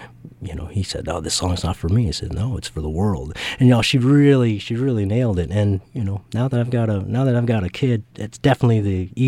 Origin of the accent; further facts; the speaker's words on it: California, United States; now in New Orleans, United States; You know, I came as a transplant from California originally